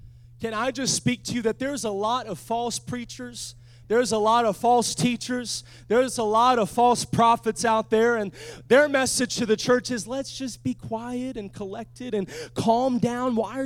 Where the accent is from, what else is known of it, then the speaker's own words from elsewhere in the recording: Portland, Oregon, United States; now in Springfield, United States; I'm from Portland, Oregon.